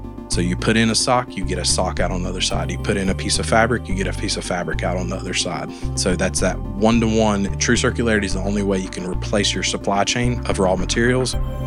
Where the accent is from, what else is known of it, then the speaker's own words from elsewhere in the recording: Morganton, North Carolina, United States; I've never even moved out of the county before, so this is my home and my community.